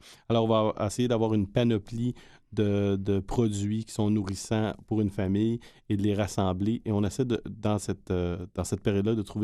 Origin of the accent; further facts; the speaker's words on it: Quebec, Canada; Moi, je viens de la région de Gaspésie.